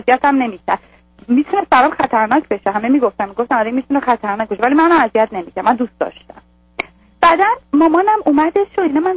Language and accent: Persian; Iran; moved away as an adult; now in United States